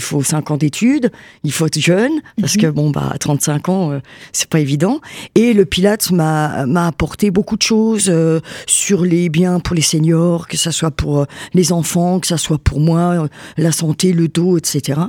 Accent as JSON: {"language": "French", "town": "Nancy", "region": "Grand Est", "country": "France", "tie": "born there", "said": "donc je suis née à Nancy, hein, donc je suis native de la Lorraine."}